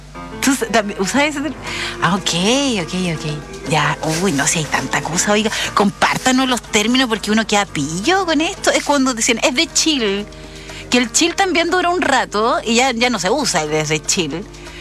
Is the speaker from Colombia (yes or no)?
no; Chile; Y Chile es particularmente especial, somos los chilenos con el vocabulario, que va cambiando